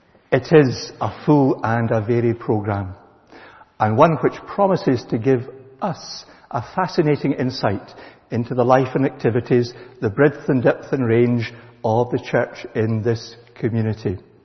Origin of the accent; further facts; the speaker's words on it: Kilmarnock, Scotland, United Kingdom; growing up in Kilmarnock, if you'd asked me when I was a youngster what I wanted to be was a professional golfer.